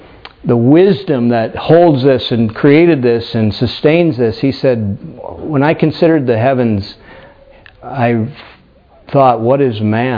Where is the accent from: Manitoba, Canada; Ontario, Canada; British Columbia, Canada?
British Columbia, Canada; Castlegar; You know, you go across the world and you say, oh, I'm from Castlegar. Where is that? Well, do you know Nelson? No. Kelowna? No.